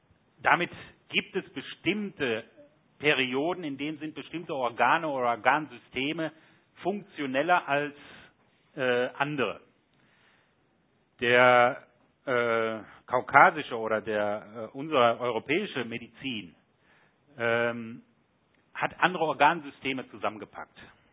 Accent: Germany; Sie wissen, ich komme aus Deutschland.

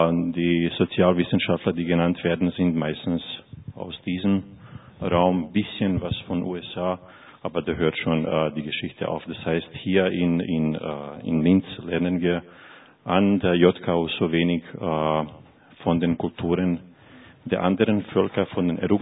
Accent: Bosnia & Herzegovina; Ich komme aus Bosnien, habe ich ein Jahr Gymnasium gemacht.

